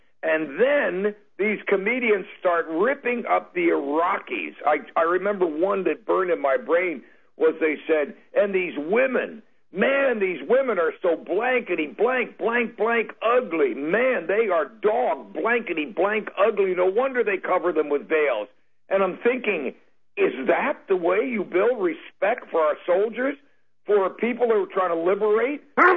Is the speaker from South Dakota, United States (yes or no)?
no; California, United States; Being a Californian, I also would have dealings with it